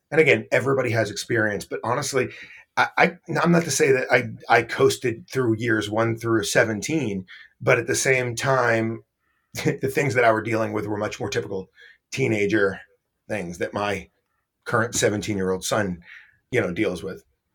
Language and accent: English; Massachusetts, United States; Quick on me, I grew up in Massachusetts, in suburban Massachusetts